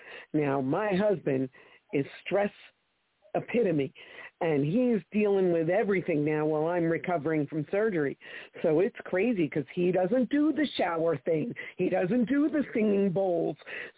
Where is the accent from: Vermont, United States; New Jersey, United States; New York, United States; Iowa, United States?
New Jersey, United States; I am also from New Jersey, and I love your show.